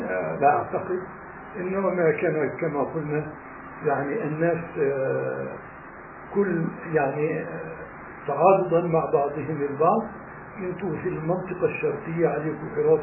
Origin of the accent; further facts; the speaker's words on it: Gaza Strip, Palestine; وبما أنه إحنا كنا تابعين برضو لغزة.